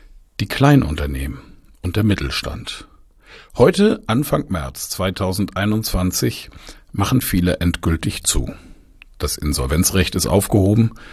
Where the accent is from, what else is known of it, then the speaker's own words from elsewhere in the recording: Bamberg, Bavaria, Germany; weil ich durch die Innenstadt meiner Heimatstadt Bamberg gefahren bin